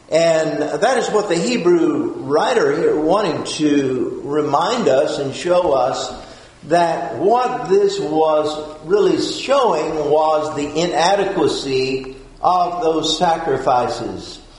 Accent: Texas, United States; And of course, I grew up living in West Texas, a small town, and my father was a elementary school principal during the week.

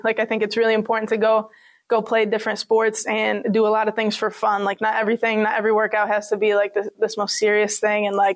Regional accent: Hancock, New York, United States; So I grew up in Hancock and I played there in high school.

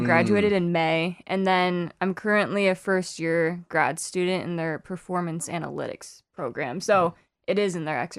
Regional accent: Farmington, Minnesota, United States; so I'm from Farmington, Minnesota.

